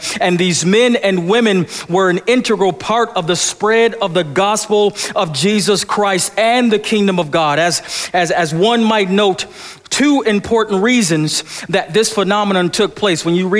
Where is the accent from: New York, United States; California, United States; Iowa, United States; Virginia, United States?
New York, United States; Buffalo; born there; I'm a brother. I was born in Buffalo, New York.